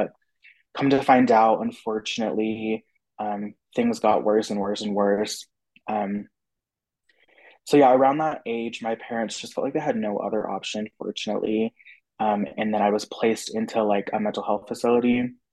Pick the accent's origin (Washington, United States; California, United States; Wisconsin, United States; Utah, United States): Utah, United States; St. George; But yeah, so growing up in St. George was really, really great and everything.